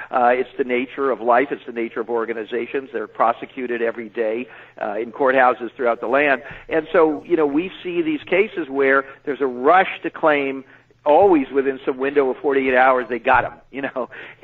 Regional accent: California, United States; I remember coming to New York as a Californian

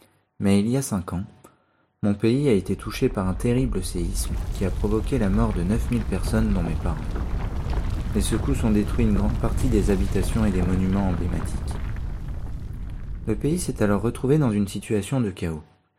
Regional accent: Kathmandu, Bagmati, Nepal; j'ai 25 ans. Je suis fils unique et je suis né à Katmandou, la capitale du Népal.

